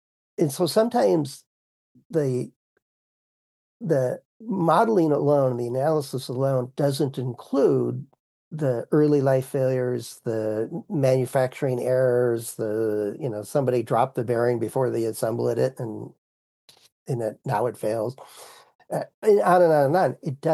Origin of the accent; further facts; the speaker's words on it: Midwest, United States; I'm from the Midwest. We call it pop as like a Coca-Cola or a 7-Up or something like that.